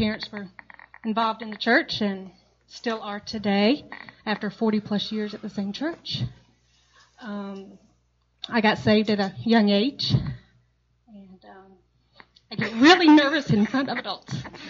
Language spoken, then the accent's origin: English; Charlotte, North Carolina, United States; I grew up in Charlotte.